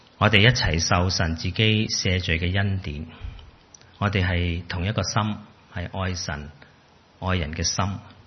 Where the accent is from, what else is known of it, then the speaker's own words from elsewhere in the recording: China; 其实好像我们中国人的团年饭开年饭这样，开开心心